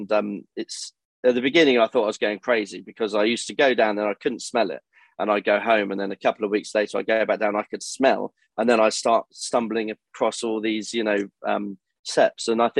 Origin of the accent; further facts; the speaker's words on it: United Kingdom; What, because we're British?